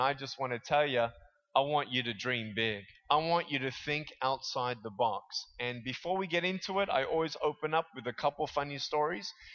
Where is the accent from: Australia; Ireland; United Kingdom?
Australia; now in California, United States; and I'm originally from Australia. I now reside in California.